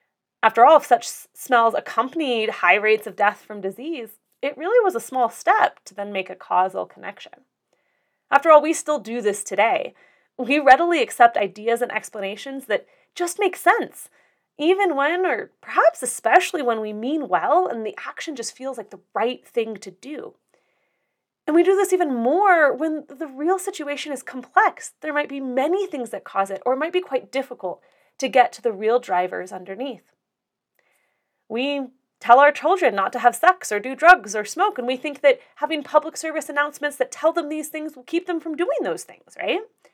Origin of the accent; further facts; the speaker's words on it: Colorado, United States; Quashing the little fires in my home state of Colorado